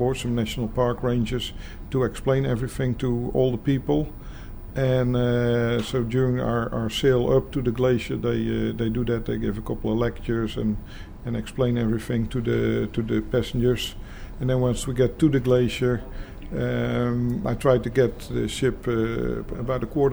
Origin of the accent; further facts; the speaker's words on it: Roosendaal, North Brabant, Netherlands; English is a second language; I'm originally from the Netherlands, from a town called Roosendaal, right on the border with Belgium. If you ever traveled by train from, say, Amsterdam to Paris, you came by my house.